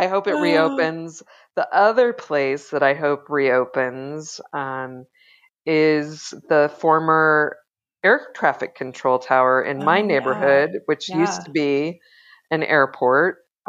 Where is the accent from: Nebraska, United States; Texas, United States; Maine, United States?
Nebraska, United States; So I grew up in Nebraska. I've been here 20 years, but my cousins lived here, and so we made frequent trips out here.